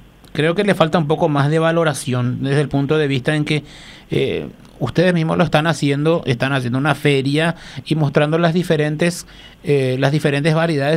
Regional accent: Paraguay; por lo menos como paraguayos

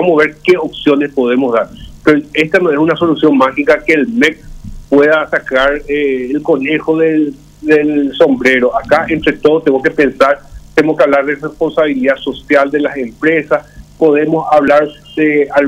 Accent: Paraguay

